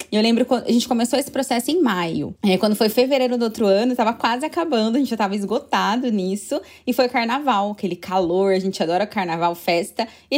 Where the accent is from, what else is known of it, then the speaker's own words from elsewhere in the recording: Campinas, São Paulo, Brazil; Que eu sou de Campinas, São Paulo